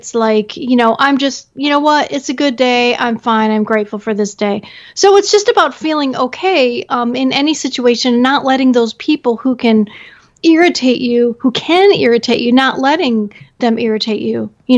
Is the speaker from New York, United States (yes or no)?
no; Detroit, Michigan, United States; because, you know what, I grew up outside of Detroit.